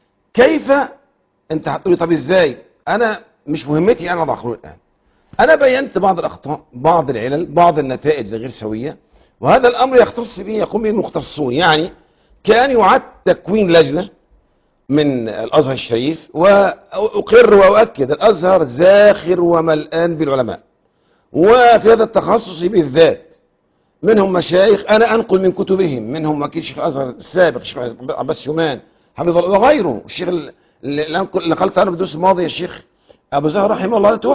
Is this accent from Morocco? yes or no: no; Egypt; أنا كمواطن مصري يعيش في مصر